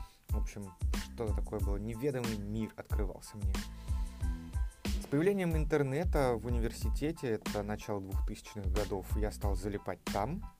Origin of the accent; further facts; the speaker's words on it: Saint Petersburg, Russia; Я вообще родом из Санкт-Петербурга, но сейчас переехал в другое место жительства.